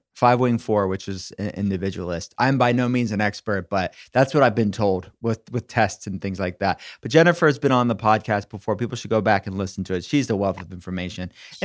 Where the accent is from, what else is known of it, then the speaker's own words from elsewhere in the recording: Pittsburgh, Pennsylvania, United States; because I'm from Pittsburgh, which I think is like more Midwest than East Coast